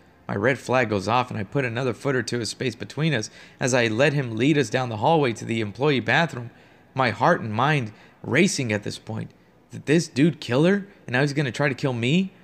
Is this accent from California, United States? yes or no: no; Nebraska, United States; it's the best value hotel in my hometown, which is back in Nebraska.